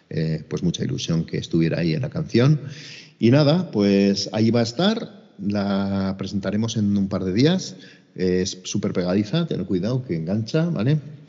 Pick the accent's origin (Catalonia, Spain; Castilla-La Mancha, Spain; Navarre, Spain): Navarre, Spain; Pamplona; y somos tan de Pamplona que un día, pues no sé cómo salió